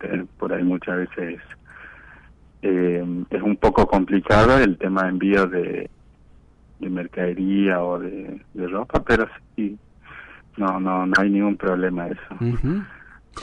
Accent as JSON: {"language": "Spanish", "town": "Ingeniero Juárez", "region": "Formosa", "country": "Argentina", "tie": "born or raised there", "said": "me vuelvo a mi lugar, ¿no? A mi pueblo natal, que es Ingeniero Juárez, pero me vuelvo más a la comunidad de Huichí."}